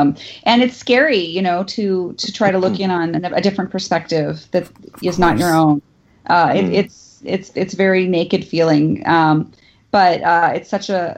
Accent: California, United States; Like, you know, I could say I'm a Californian, or I'm a woman

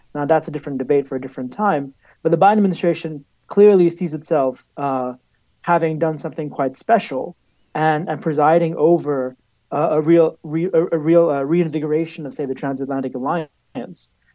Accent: New York, United States; now in Washington, United States; I'm a New Yorker who lives in D.C.

